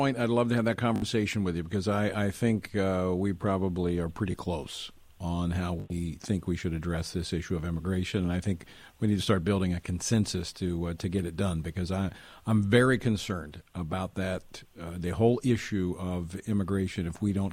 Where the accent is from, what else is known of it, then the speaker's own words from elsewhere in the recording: United States; You know, in America, as an American, you have the right to vote.